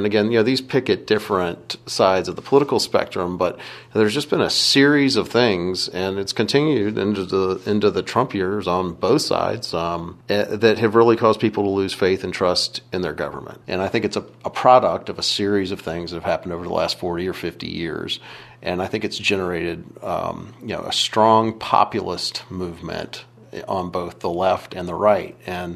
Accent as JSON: {"language": "English", "town": "Raleigh", "region": "North Carolina", "country": "United States", "tie": "born or raised there", "said": "So I was raised in Cameron Park in Raleigh, which is probably one of the more liberal neighborhoods in the city."}